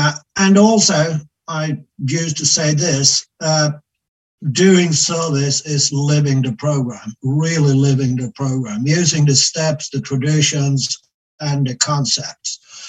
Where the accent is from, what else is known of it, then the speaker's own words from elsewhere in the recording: Sweden; English is a second language; I'm an old child. I'm from Sweden.